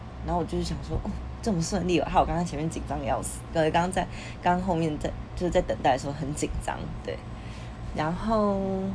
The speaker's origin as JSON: {"language": "Chinese", "country": "Taiwan", "lives_now": "Australia", "said": "他知道我们从台湾来的"}